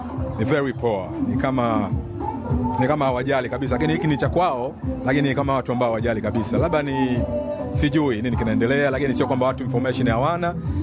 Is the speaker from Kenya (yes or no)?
no; Tanzania; now in Australia; Ni bado mimi ni Mtanzania, bado na passport ya Tanzania, kwa hiyo bado nina strong ties na nchi.